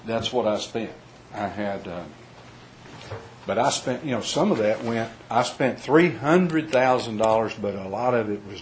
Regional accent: Texas, United States; I'm from Texas, where it takes no brains to do a foundation.

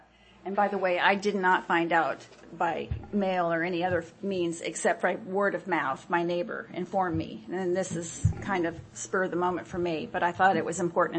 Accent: Panama City, Florida, United States; I am a mother of 11 children, and I'm from Panama City, Florida. Okay? A year ago, this month, we moved here.

